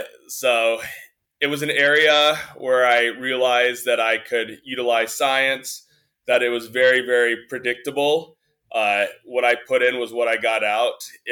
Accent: Massachusetts, United States; Yeah, so I grew up on the East Coast in Massachusetts.

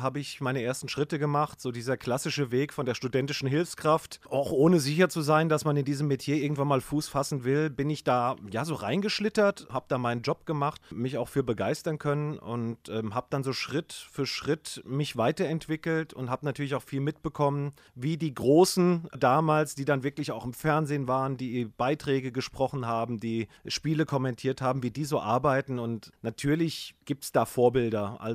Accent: Alzey, Rhineland-Palatinate, Germany; Ich komme aus Alzey, eine Kleinstadt

